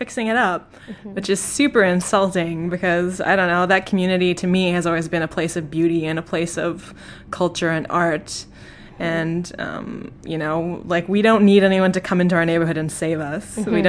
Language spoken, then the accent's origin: English; Saskatchewan, Canada; When like I grew up in Pleasant Hill, I grew up in these neighborhoods and like walking this street to school every day